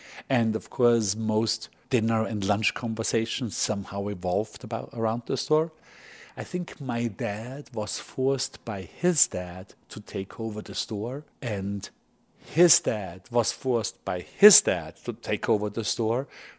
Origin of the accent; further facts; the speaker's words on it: Bregenz, Vorarlberg, Austria; Well, I grew up in a small town called Bregenz in the very, very western part of Austria, very close to the border of Switzerland and Germany, 5 miles from each border. It's a pretty small town, 25,000 people on a lake within the mountains